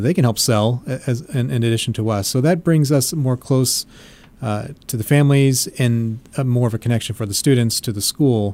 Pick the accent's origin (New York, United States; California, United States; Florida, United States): California, United States; And so we are at an advantage when we can say we're from California.